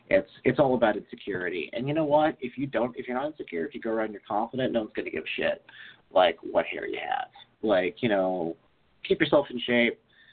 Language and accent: English; East Coast, United States; I'm from the East Coast, so, like, I spent a lot of time on the East Coast